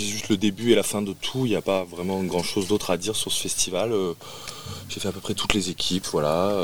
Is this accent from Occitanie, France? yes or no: yes; Toulouse, Occitanie, France; born there; Non, pas du tout, je suis né à Toulouse, ouais.